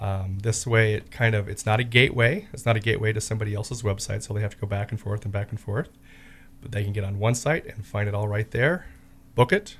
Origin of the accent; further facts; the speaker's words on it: Cañon City, Colorado, United States; Heart of Jeep Tours is right here in my hometown of Canyon City